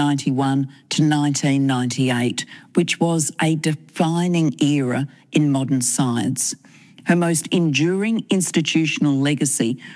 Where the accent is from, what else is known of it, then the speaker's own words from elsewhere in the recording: Australia; As an Australian, I am immensely proud of her.